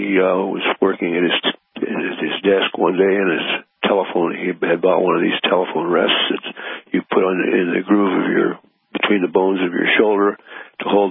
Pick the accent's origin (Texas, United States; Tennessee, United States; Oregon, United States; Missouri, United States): Oregon, United States; Portland; And I grew up in Portland, Oregon. It was voted in 1949 as the most beautiful city in the United States.